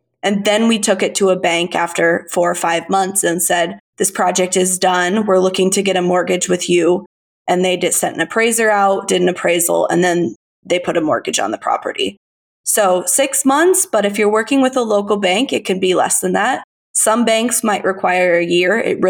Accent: Iowa, United States; And then I also invest in Southern Iowa in my hometown.

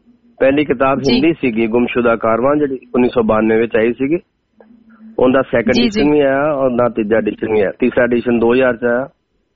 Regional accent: Amritsar, Punjab, India; ਮੈਂ ਅੰਮ੍ਰਿਤਸਰ ਤੋਂ ਆ ਜੀ, ਪ੍ਰੋਪਰ ਸਿਟੀ ਦੇ ਵਿੱਚੋਂ

